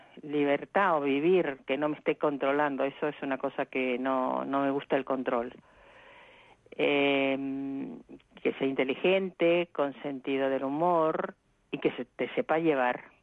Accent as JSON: {"language": "Spanish", "country": "Argentina", "moved": "yes", "said": "cuando yo me fui de Argentina en el 69"}